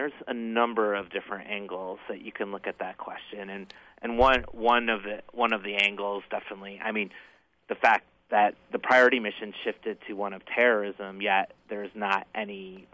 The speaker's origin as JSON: {"language": "English", "town": "Niagara Falls", "region": "New York", "country": "United States", "tie": "born or raised there", "said": "actually via my hometown in Niagara Falls, New York, and if anyone's been to Niagara Falls, New York, you'll see that it's real different than Niagara Falls, Canada."}